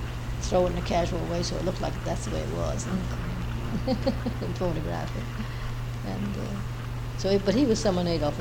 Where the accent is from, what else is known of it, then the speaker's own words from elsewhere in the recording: Connecticut, United States; But I don't come from New York. Uh-huh. I came from Connecticut.